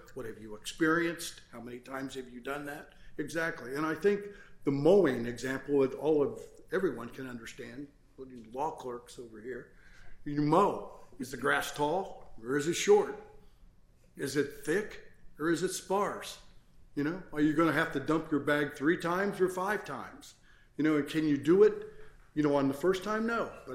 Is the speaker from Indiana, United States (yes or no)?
yes; Rustler, Indiana, United States; I'm from Rustler, Indiana.